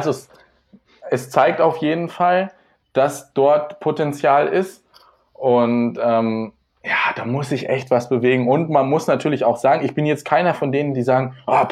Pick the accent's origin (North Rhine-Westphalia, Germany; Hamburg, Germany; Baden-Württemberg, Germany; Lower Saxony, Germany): Lower Saxony, Germany; Also ich komme aus einem kleinen Dorf in der Nähe von Hildesheim, also so 15 Kilometer südlich. Ich bin jetzt für die Ausbildung hergezogen, weil ich es halt nicht einsehe, jeden Tag eine halbe Stunde zur Arbeit hin und zurück zu fahren. Deswegen bin ich jetzt nach Hildesheim gezogen.